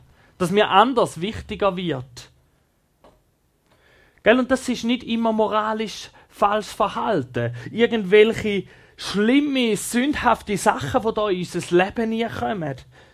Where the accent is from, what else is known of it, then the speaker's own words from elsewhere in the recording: Schaffhausen, Switzerland; Ich bin in der Nähe von Schaffhausen aufgewachsen und dort ist der Rheinfall sehr nah.